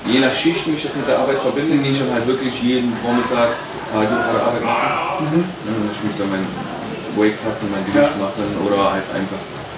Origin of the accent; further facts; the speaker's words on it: Aachen, North Rhine-Westphalia, Germany; ich bin 29 Jahre alt. Ich bin aus Aachen selber auch, bin auch hier geboren